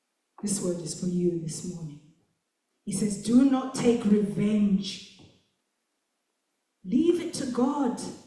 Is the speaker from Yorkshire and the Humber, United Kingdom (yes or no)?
yes; Sheffield, Yorkshire and the Humber, United Kingdom; also born or lived in Hull / Zimbabwe; I'm originally from Zimbabwe, but we came a long time ago and grew up here and then went back home again. And now I'm back. But anyway, 70s and 80s, grew up in Sheffield, in Hull, up north